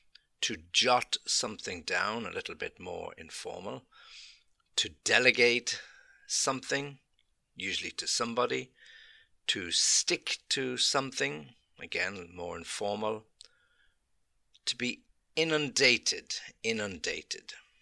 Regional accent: England, United Kingdom; As an Englishman, time is very important.

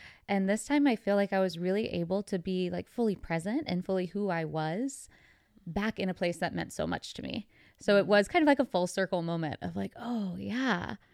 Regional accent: Long Island, New York, United States; born there; I was born actually in Long Island, New York. My parents grew up in New York, and they moved us.

